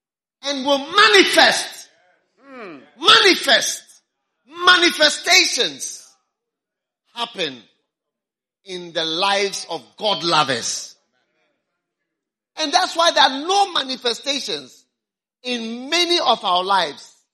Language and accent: English; Ghana; I am not an American. I don't come from America. And our ministry is not from America. We are from Ghana, one of the poorest countries in the world. We have come here.